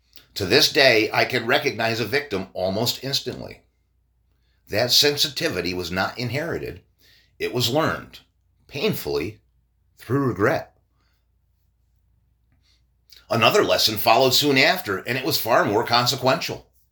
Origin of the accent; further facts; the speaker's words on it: Delmar, New York, United States; also born or lived in Endicott; I was born on September 21st, 1964, in Endicott, New York, in the Southern Tier. My father was beginning his teaching career at Tioga Central, and by the time I was young, we had settled in Delmar, where both my parents worked in the school system.